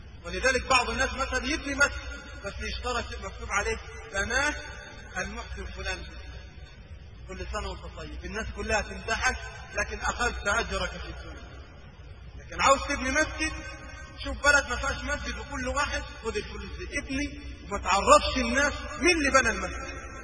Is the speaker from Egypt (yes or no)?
yes; Egypt; وهذا يذكرني ببعض الناس عندنا في مصر